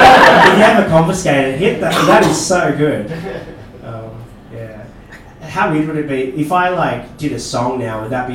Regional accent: Sydney, New South Wales, Australia; So I'm from Sydney

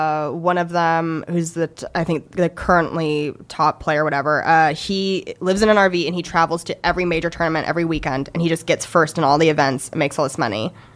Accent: Spokane, Washington, United States; So I grew up in Spokane, Washington. So yeah, eastern part of Washington, kind of near Idaho.

